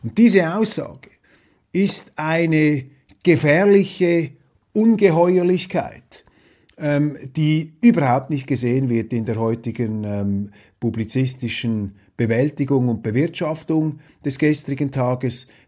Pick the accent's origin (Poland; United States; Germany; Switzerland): Switzerland; Als Schweizer, muss ich Ihnen sagen, hatte ich den Eindruck